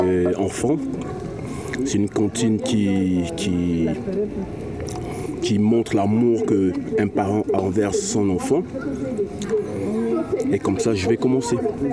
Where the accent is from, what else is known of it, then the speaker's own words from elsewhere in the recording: Gabon; Je suis originaire du Gabon et mon ethnie, c'est le Fan.